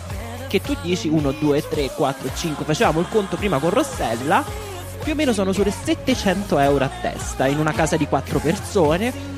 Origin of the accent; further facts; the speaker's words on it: Viterbo, Lazio, Italy; dalla mia città d'origine, che è Viterbo, per arrivare a Roma.